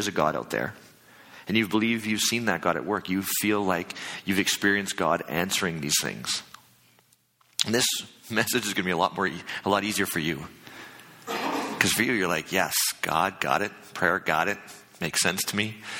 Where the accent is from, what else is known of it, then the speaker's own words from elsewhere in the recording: Manitoba, Canada; now in Calgary, Canada; I'm from Manitoba, where this is fall. It hasn't even got cold yet.